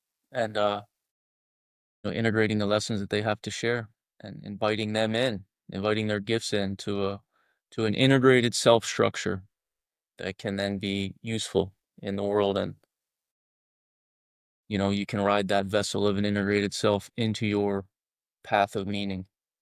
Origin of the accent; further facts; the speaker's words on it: Philadelphia, Pennsylvania, United States; I come from Philly, and I wouldn't say that I had a, you know, a hard upbringing